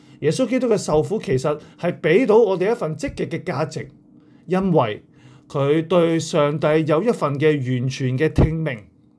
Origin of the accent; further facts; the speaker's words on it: Hong Kong; 我想我们香港人在这段期间里面，特别在这几个月里面，我们很感觉到苦